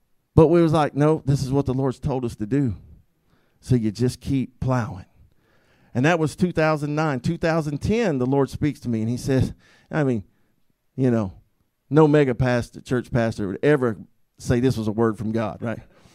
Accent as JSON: {"language": "English", "town": "Opelika", "region": "Alabama", "country": "United States", "tie": "born or raised there", "said": "Go start a church in Opelika, Auburn, our home, my hometown. Go home and start a church."}